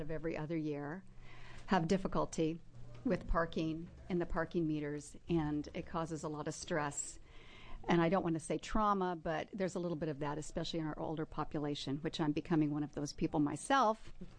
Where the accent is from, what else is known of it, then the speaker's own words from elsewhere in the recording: Dallas, Oregon, United States; For the record … I'm from Dallas, Oregon.